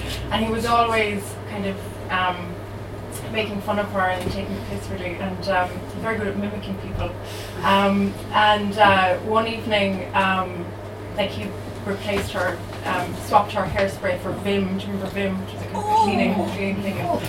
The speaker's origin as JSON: {"language": "English", "region": "County Cork", "country": "Ireland", "said": "I'm from the Bear Peninsula in West Cork"}